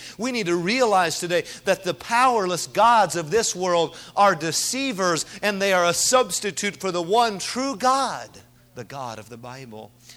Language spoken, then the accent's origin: English; South Korea; I remember as a teenage boy growing up in Korea